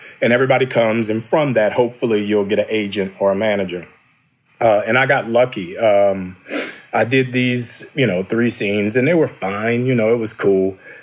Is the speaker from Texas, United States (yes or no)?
no; New Orleans, Louisiana, United States; Like growing up in New Orleans in the 80s and 90s, it was such a rough city.